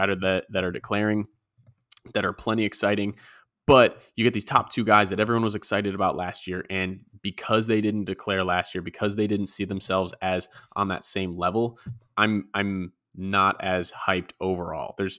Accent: Chicago, Illinois, United States; accent: Chicago; And for Najee Harris, it's my Chicago accent, you know.

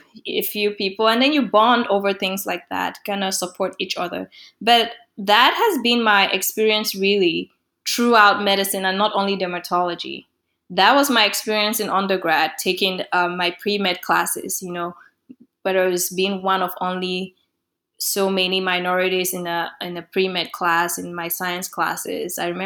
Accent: Cameroon; English is a second language; I'm originally from Cameroon in West Central Africa.

